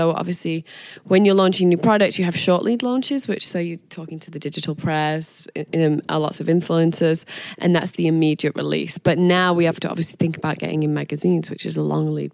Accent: Manchester, North West England, United Kingdom; moved away as an adult; also born or lived in London; now in United States; Manchester in England. Okay. I moved to London when I was 19.

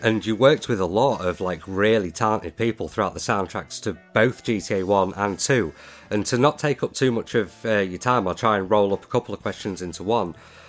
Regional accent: United Kingdom; Maybe that's my bias, being British as well and not being particularly proficient with American radio either.

